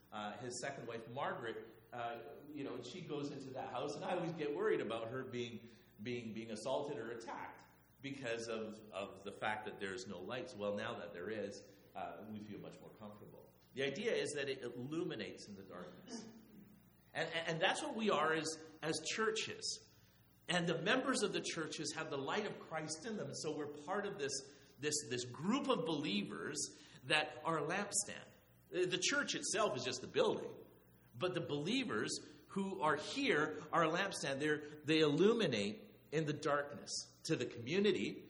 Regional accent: Chile; Where I grew up in South America, in Chile, for years outside of our home, there were no lights out on the streets, and it was very dark always.

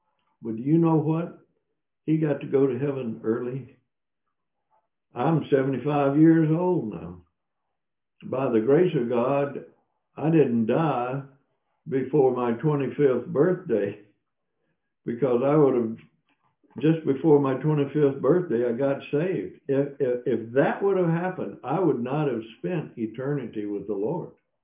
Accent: Mississippi, United States; I mean, I'm just from Mississippi. What would I know?

